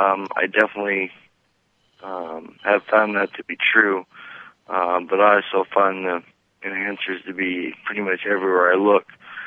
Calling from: Colorado, United States; Colorado.

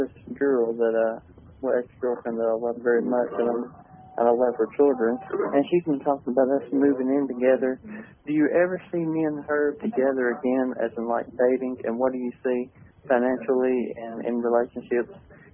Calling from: Tennessee, United States; Tennessee.

